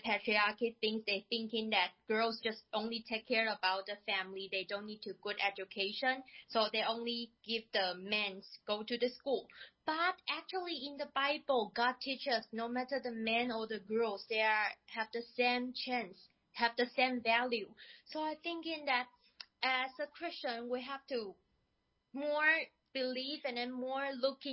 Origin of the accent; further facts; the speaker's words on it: Taiwan; English is a second language; I come from Taiwan